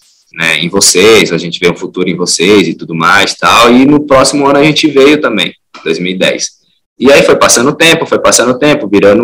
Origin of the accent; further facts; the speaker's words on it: Brasília, Federal District, Brazil; also born or lived in Teresina; Eu sou nascido em Teresina, mas antes de 6 meses, meus pais se mudaram para Brasília.